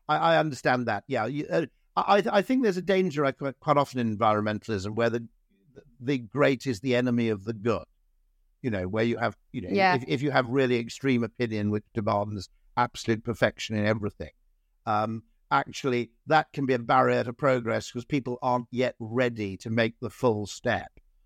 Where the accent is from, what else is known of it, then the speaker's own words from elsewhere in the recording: Wales, United Kingdom; I grew up in Wales where the water was delicious, you see.